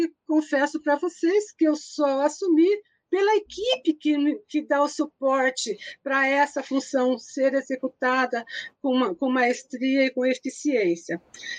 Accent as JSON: {"language": "Portuguese", "town": "Cianorte", "region": "Paraná", "country": "Brazil", "tie": "born or raised there", "also_born_or_lived": "Apucarana", "lives_now": "Curitiba, Brazil", "said": "eu não sou daqui de Curitiba, eu nasci no norte do Paraná, nasci numa cidade chamada Apucarana, fui registrada em Astorga, com 5 anos fui para Cianorte."}